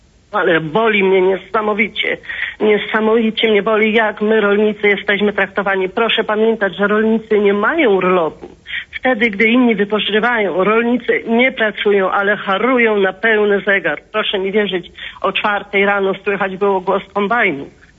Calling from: Subcarpathian Voivodeship, Poland; z Podkarpacia, urodzona rolniczka z krwi i kości.

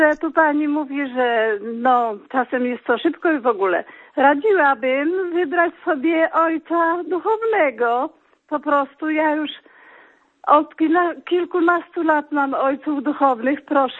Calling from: Lublin, Lublin Voivodeship, Poland; Ja z Lublina

